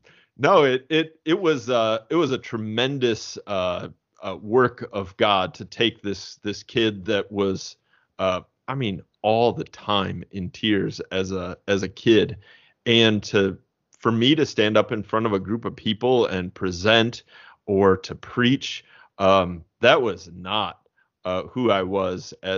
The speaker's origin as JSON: {"language": "English", "town": "Fort Wayne", "region": "Indiana", "country": "United States", "tie": "born or raised there", "said": "I grew up in a Lutheran household. I grew up in Fort Wayne, Indiana."}